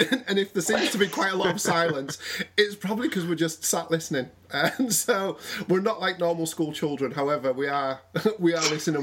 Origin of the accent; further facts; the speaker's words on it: England, United Kingdom; but I've personally sort of been born and grown up in, you know, sort of in England